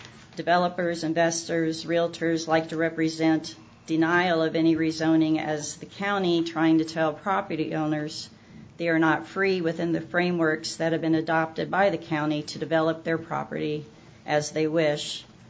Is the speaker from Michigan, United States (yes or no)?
no; Branson, Missouri, United States; born there; I was born in Branson.